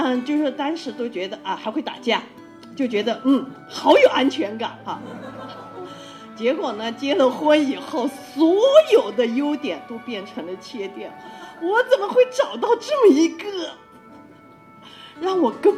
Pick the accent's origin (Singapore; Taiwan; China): China; Yunnan; 好，大家好，我们是来自云南的